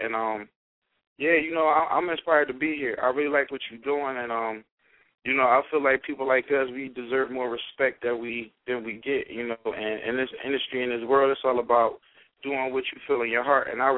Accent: Philadelphia, Pennsylvania, United States; now in Miami, United States; I'm from Philadelphia. I live in Miami. Miami people show me love, so I've been here for 3 years

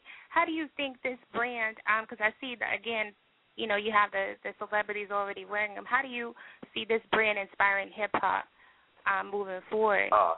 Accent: Texas, United States; I'm from Texas.

